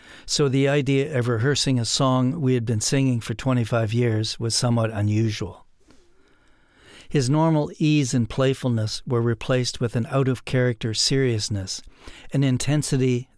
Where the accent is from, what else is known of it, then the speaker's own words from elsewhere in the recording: Sault Ste. Marie, Ontario, Canada; my old friend from my hometown of Sault Ste. Marie